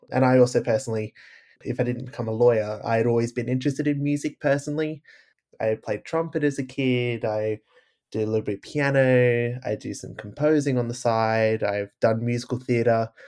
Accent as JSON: {"language": "English", "country": "Australia", "said": "as an Australian with Dutch heritage"}